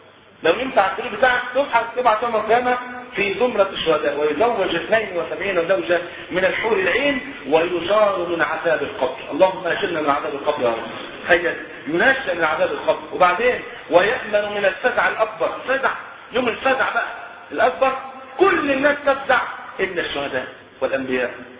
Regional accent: Egypt; والحمد لله المواتير اللي عندنا في مصر شغاله تمام بفضل الله

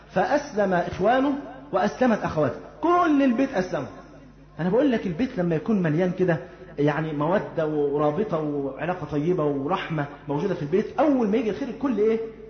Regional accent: Egypt; أنت عارف إحنا عندنا في مصر هنا لحد وقت قريب جدا أيام جدي وجدك ما كانش يعرفوا التقويم برضه

